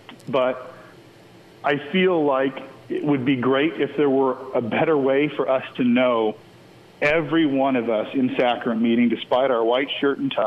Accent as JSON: {"language": "English", "town": "Las Vegas", "region": "Nevada", "country": "United States", "tie": "born or raised there", "said": "I don't know that, you know, I grew up in Las Vegas and I'm a male."}